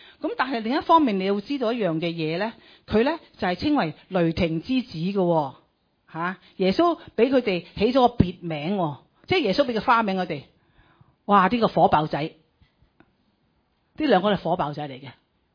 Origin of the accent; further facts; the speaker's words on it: Hong Kong; 佢哋咧就係又喺度話，鬧我哋香港人